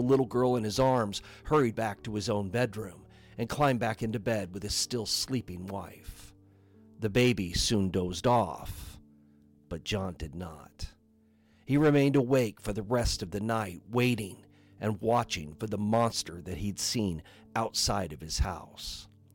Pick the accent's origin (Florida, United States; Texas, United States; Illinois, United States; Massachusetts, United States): Illinois, United States; Decatur; When I was a kid growing up in Decatur, Illinois, there were stories that had circulated for years about giant catfish that lived below the edge of the dam that had made Lake Decatur.